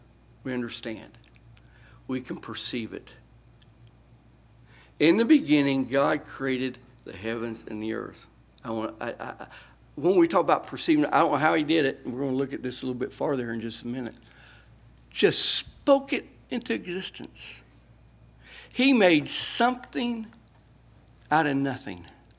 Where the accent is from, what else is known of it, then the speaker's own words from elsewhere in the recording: United States; That because I'm American, they said, well, we're going to get money out of them.